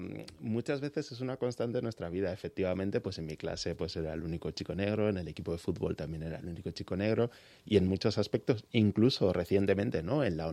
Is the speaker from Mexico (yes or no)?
no; Huesca, Aragon, Spain; cuando preguntas que alguien de dónde es y yo digo que soy de Huesca